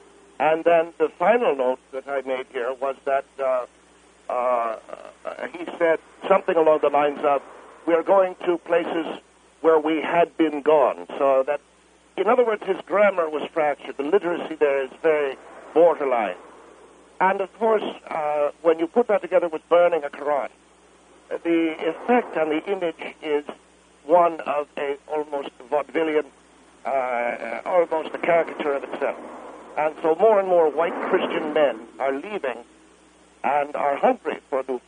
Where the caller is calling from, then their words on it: Gainesville, Florida, United States; I'm in Gainesville, Florida